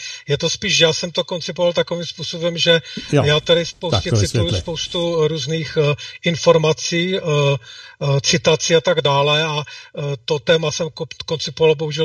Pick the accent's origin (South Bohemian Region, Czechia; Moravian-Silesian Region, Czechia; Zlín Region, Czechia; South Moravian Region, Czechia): Moravian-Silesian Region, Czechia; accent: Ostrava; budu česky mluvit, po ostravsky tedy.